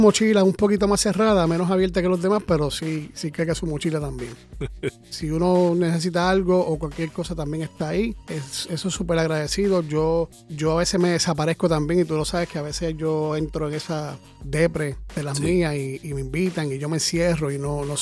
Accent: Mexico; Y yo le dije: no, mano, yo soy mexicano.

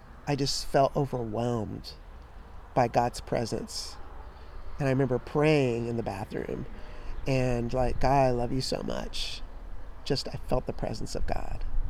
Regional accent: Oklahoma, United States; Because when I grew up in Oklahoma, I went to an all-black school.

